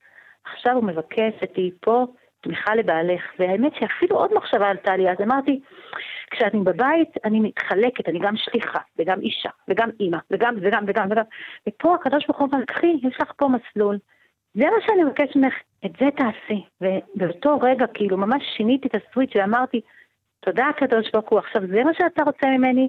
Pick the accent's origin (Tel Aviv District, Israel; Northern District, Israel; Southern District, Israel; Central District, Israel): Northern District, Israel; Safed; now in Golan Heights, Israel; גדלתי בצפת, גדלתי בשליחות, הייתי בת של אבי נשלח, עליו השלום נשלח על ידי הרבי מלובביץ' לבנות קהילה חבדית בצפת, ואנחנו המשכנו את השליחות, והיום ברמת הגולן, ברוך השם.